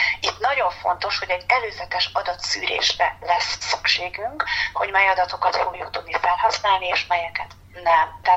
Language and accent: Hungarian; Csongrád-Csanád, Hungary; én a Dorozsma-Majsai homokháton nőttem fel, és kislánykoromban, amikor pici voltam, akkor homokozni akartam, akkor csak kimentem a ház mögé